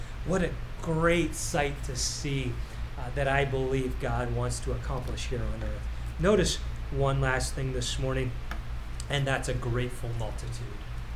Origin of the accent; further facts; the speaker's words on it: Canada; Can I just suggest to you, as a Canadian marrying an American, there's challenges just in that dynamic.